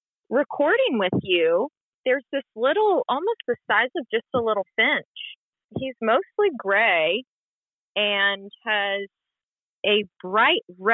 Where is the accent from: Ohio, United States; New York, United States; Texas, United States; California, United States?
California, United States; now in Savannah, United States; I'm personally from California